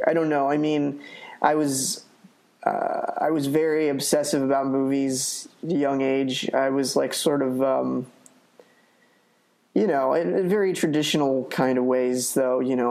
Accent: Sacramento, California, United States; also born or lived in Los Angeles; I was born here. I grew up in Sacramento, and then and I came back here a lot because a lot of my family is from here.

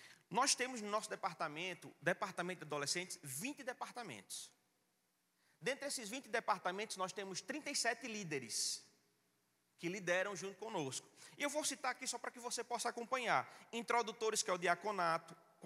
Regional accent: Petrolina, Pernambuco, Brazil; Eu sou da cidade de Petrolina

